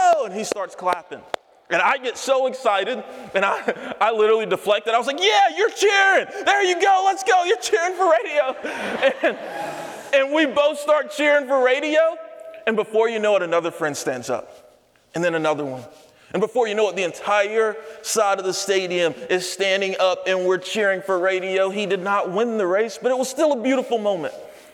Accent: Anderson, South Carolina, United States; Now, I'm from Anderson, South Carolina, the big booming city in the upstate.

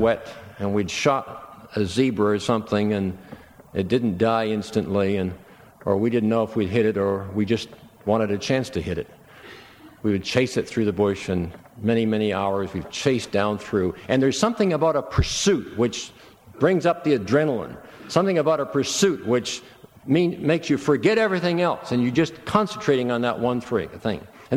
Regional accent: Canada; I'm a Canadian.

